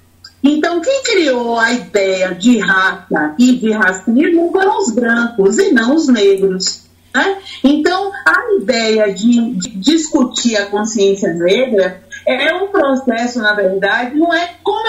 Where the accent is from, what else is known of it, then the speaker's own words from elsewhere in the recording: Bahia, Brazil; now in Recife, Brazil; eu sou baiana, atualmente morando em Recife, na verdade há 4 meses, gostando muito de estar morando em Recife.